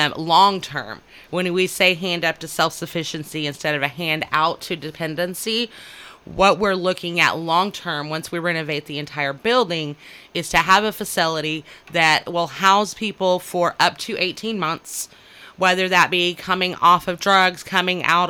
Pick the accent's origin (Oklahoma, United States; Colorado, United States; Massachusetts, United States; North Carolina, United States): Oklahoma, United States; Bartlesville; now in Coffeyville, United States; You know, we're actually from the Bartlesville area, and he said, no, I need you in Coffeyville.